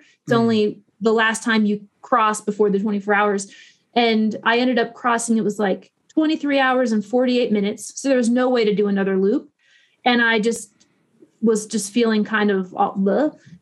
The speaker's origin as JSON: {"language": "English", "region": "Florida", "country": "United States", "tie": "born or raised there", "said": "Because I grew up in Florida. I'm no fool. I know that every body of water in Florida has an alligator."}